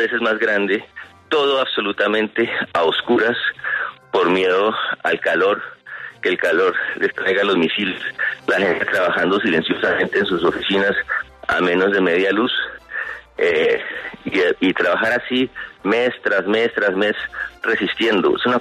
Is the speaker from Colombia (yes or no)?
yes; Colombia; a nosotros como colombianos nos conmueve mucho, porque nosotros también tuvimos una guerra tremenda